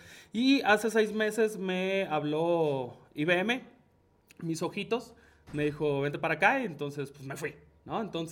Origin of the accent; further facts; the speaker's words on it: Cabo San Lucas, Baja California Sur, Mexico; Entonces, ahí en mi pueblo, yo soy de Los Cabos, de Cabo San Lucas en específico.